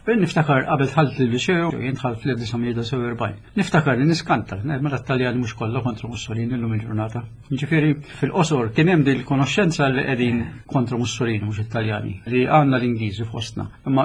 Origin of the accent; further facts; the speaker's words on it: Qormi, Southern Region, Malta; kont konxu f'sens Malti, illi aħna Maltin konna nsuna ħall-qormi aħna.